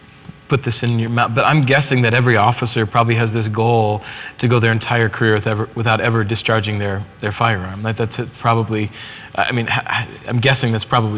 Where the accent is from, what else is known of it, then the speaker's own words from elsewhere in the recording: South Dakota, United States; Well, I grew up in South Dakota, and so I never had a conversation like that with my parents.